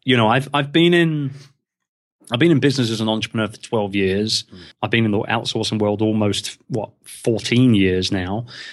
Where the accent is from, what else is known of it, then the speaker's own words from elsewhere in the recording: England, United Kingdom; being a Brit, man, I tell you what, they remember you.